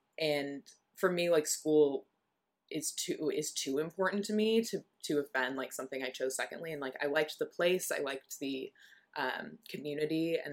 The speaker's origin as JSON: {"language": "English", "region": "California", "country": "United States", "said": "I'm such a nerd. And I'm from Southern California."}